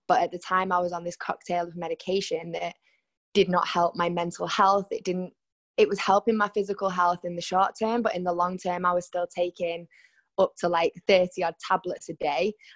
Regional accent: Salford, North West England, United Kingdom; Growing up in Salford in Manchester, it kept me off the streets a little bit

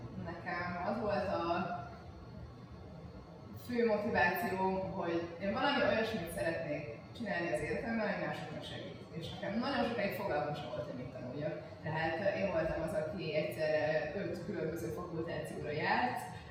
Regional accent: Hungary; also born or lived in Canada; Kanadába születtem, édesapám egy posztdoktori képzést csinált a Montreali Egyetemen, és én kisgyerekként éltem kint, szóval elég fiatalon költöztem haza, már az óda közepén is itthon tanultam.

